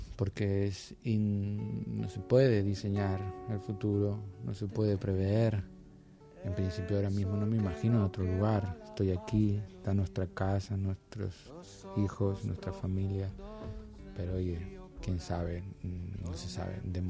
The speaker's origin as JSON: {"language": "Spanish", "region": "Canary Islands", "country": "Spain", "tie": "born or raised there", "lives_now": "Madrid, Spain", "said": "culturalmente mi raíz sigue estando en las Islas Canarias. Uh-huh. Yo soy más de las papas con mojo que del bocadillo de calamares."}